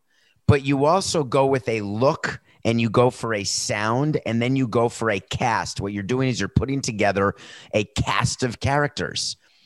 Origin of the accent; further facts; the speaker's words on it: Manhattan, New York, United States; And I grew up in a totally different Manhattan where when I saw a fire hydrant that was open, I was told, hey, don't go near that because there's going to be flooding.